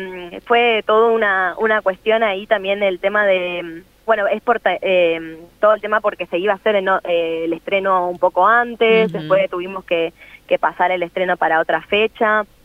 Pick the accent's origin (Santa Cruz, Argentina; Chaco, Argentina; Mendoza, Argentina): Chaco, Argentina; Presidencia Roque Sáenz Peña; born there; somos todos artistas de acá de la provincia del Chaco. La mayoría también, bueno, yo por ejemplo nací en Sáenz Peña